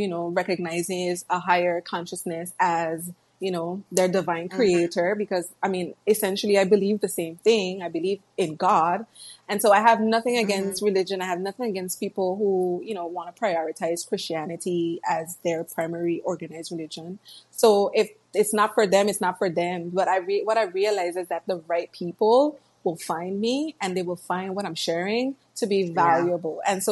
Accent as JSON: {"language": "English", "town": "Tortola", "country": "British Virgin Islands", "tie": "born or raised there", "said": "Yes, yes. I was born and raised in the British Virgin Islands. I was born on Tortola, which is the main island, the biggest island."}